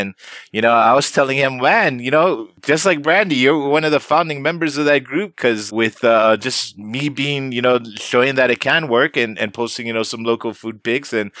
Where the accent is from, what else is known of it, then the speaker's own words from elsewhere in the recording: Hawaii, United States; Cause that's what I've always been loving, you know, about being Hawaiian, is helping others, you know, doing good for others.